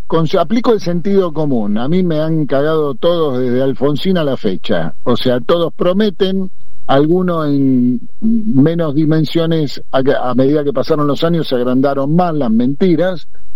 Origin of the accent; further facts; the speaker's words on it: Buenos Aires, Argentina; Yo salí de la Villa Carlos Gardel, me crié y yo me la gané laburando.